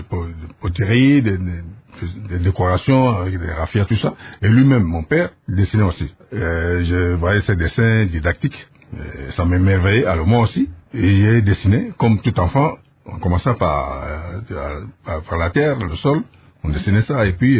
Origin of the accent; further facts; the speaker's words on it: Kinshasa, DR Congo; also born or lived in Boende; Je suis né à Boende, mais j'ai grandi ici à Kinshasa.